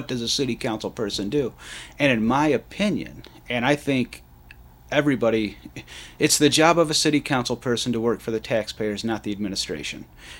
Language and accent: English; Michigan, United States; I'm from Monroe County, so I went to Airport High School